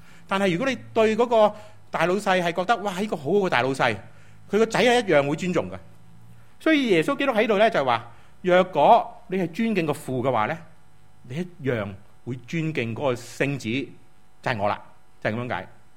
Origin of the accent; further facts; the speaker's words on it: Guangdong, China; 我哋广东人话系嘛，我阿爸咁劲嘅